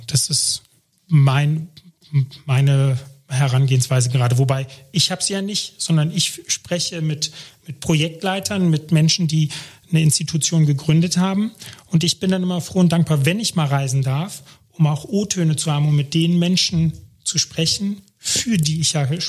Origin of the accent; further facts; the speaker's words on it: Germany; Mensch, ich bin Deutscher in Deutschland.